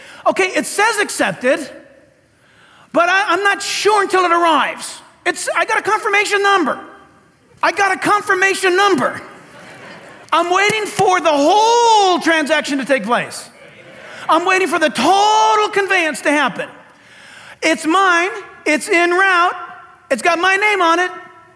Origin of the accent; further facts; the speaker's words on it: California, United States; Because I grew up laying on that thing and scooting myself around and down the driveway of our house growing up in Orange County.